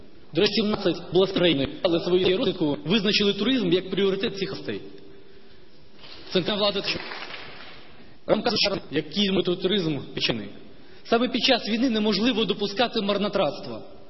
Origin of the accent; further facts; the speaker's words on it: Crimea, Ukraine; Так, ми втратили Крим, мій рідний Крим